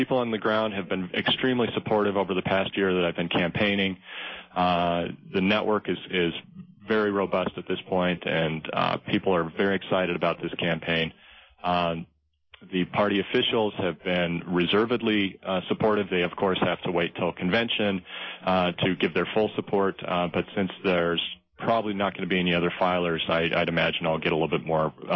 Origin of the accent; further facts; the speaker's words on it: Bountiful, Utah, United States; when I was growing up in Bountiful and became politically aware